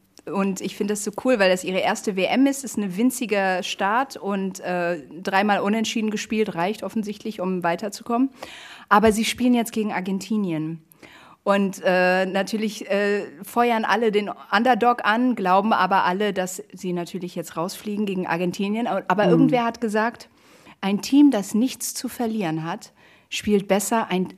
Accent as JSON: {"language": "German", "country": "Netherlands", "tie": "born or raised there", "said": "Ich habe ja einen Großteil meiner Kindheit in Holland verbracht"}